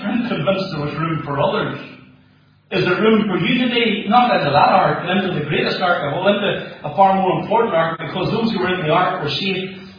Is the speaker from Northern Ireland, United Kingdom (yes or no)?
yes; Moneymore, Northern Ireland, United Kingdom; whenever I grew up in Moneymore, we went to this church